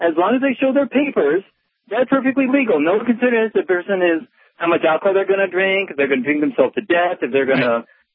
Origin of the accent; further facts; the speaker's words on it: Chicago, Illinois, United States; now in Florida, United States; Now, I've only lived in Florida. I came from Chicago. I've only lived in Florida for about 5 years.